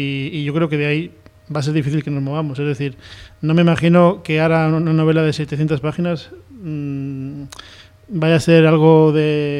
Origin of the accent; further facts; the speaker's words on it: Cudón, Cantabria, Spain; para la gente de mi pueblo, de Cudón, que yo soy de Cudón.